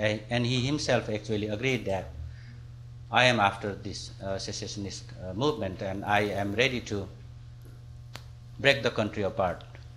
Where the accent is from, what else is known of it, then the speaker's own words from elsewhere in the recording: Nepal; now in United States; I'm from Nepal.